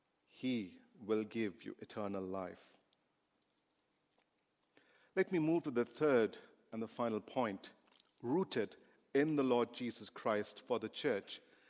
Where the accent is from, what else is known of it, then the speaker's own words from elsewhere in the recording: India; I come from India and probably in other parts of the world, this parable means a bit different.